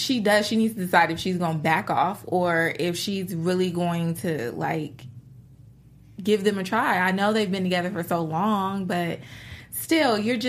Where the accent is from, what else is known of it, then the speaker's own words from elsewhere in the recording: Springfield, Ohio, United States; I'm from Springfield. So it's between Dayton and Columbus.